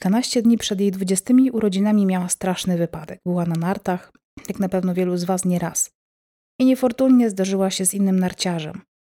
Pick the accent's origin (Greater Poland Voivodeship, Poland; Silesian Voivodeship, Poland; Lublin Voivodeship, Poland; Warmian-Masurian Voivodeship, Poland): Lublin Voivodeship, Poland; pochodzę z Lubelszczyzny.